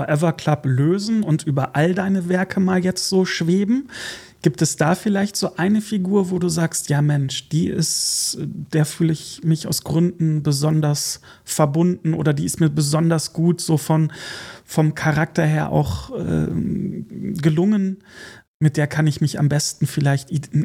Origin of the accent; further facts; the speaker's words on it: Rhineland, Germany; also born or lived in Munich; Ich bin gebürtiger Rheinländer und habe ein paar Jahre in München gewohnt.